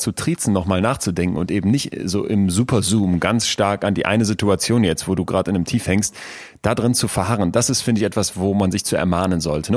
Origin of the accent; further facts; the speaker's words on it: Solingen, North Rhine-Westphalia, Germany; Und ich freue mich wirklich riesig, dass wir hier zurück in meine Heimat kommen. Denn wenn Solingen eine Sache weltberühmt macht